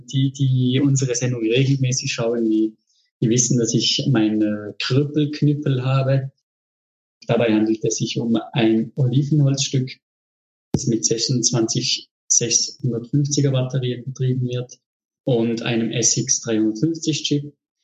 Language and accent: German; Fribourg, Switzerland; Also ich komme aus Freiburg bzw. Fribourg, der zweisprachigen Schweiz. Ich wohne direkt am Röstigrabe.